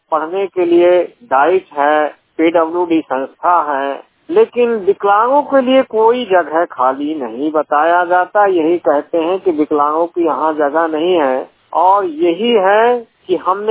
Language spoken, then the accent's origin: Hindi; Kolari, Madhya Pradesh, India; ग्राम कोलारी, post भरोला, तहसील बांधवगढ़, जिला उमरिया का निवासी हूँ।